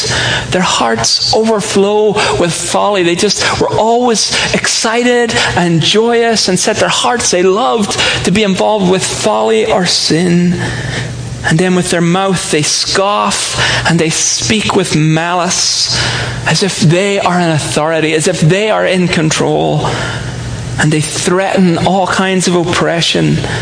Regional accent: Ireland; but I grew up in Ireland, and I don't know why it was a thing

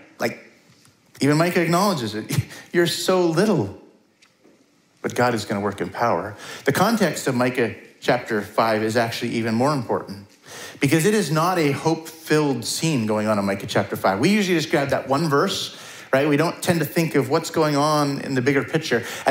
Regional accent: Vernon, British Columbia, Canada; Like, we all know that. We're from Vernon.

